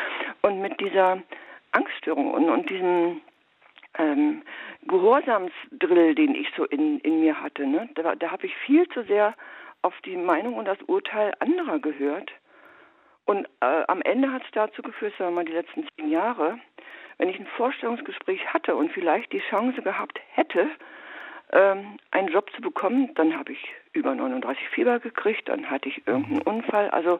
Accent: East Germany, Germany; ich bin damals in der DDR aufgewachsen.

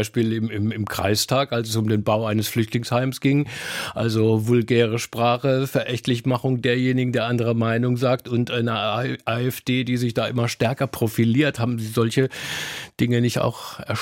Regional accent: Baden-Württemberg, Germany; Ich komme auch aus der Provinz. Tiefstes Baden-Württemberg, ja.

